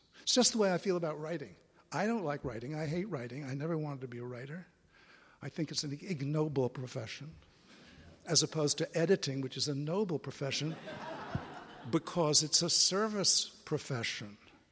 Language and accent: English; New York, United States; I knew about him a little bit because I grew up in New York.